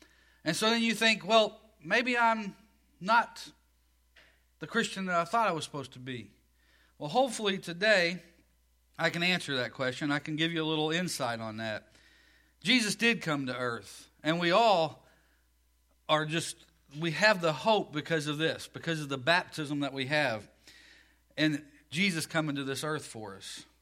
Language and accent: English; the South, United States; accent: Southern; For those that don't know me, I am from the South, as you can tell, the language, the accent.